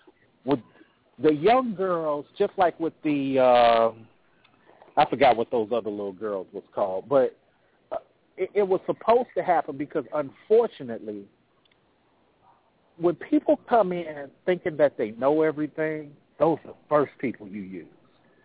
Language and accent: English; Oakland, California, United States; Man, I'm from Oakland, California, so, you know.